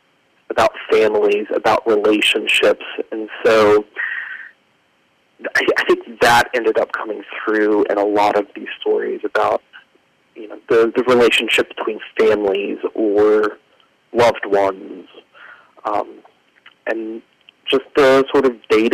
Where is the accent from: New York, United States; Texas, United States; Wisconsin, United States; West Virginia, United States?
West Virginia, United States; Beckley; Yeah, I grew up in Raleigh County, West Virginia, in a city called Beckley, West Virginia